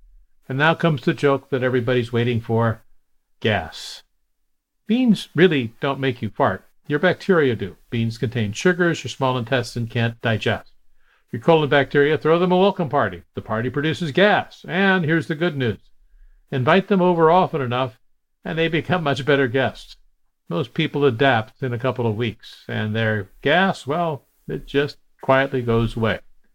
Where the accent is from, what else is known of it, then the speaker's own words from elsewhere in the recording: Ketchikan, Alaska, United States; When I was growing up in Ketchikan, Alaska, they were mostly the local Seventh-day Adventists.